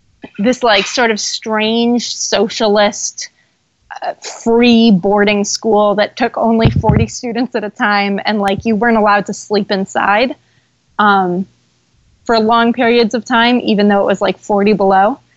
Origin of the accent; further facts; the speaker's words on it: California, United States; also born or lived in Norway; I'm from California, of course.